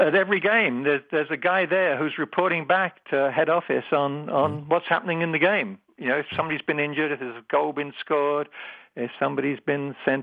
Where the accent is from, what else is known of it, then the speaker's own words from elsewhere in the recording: England, United Kingdom; I grew up in England, so I grew up in a soccer background